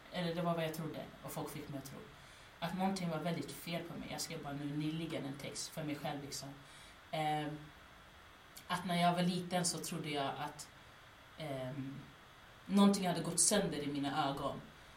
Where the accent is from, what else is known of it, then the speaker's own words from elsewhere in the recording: Sweden; born there; Jag är gambian, jag är född i Sverige, vilket gör mig till en afrosvensk.